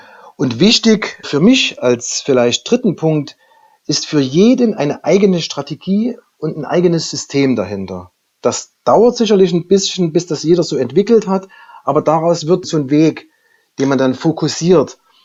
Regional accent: Saxony, Germany

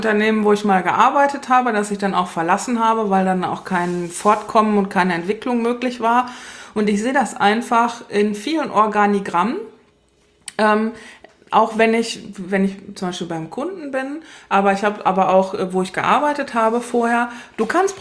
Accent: Germany; Ich bin im Westen aufgewachsen.

